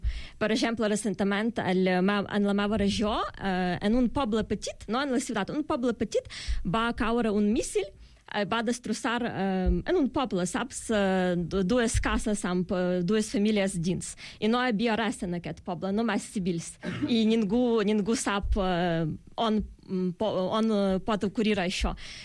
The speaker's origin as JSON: {"language": "Catalan", "town": "Lviv", "region": "Lviv Oblast", "country": "Ukraine", "second_language": "Catalan", "said": "jo soc de Lviv, que és una ciutat en la zona més de oest, més de prop a Polònia."}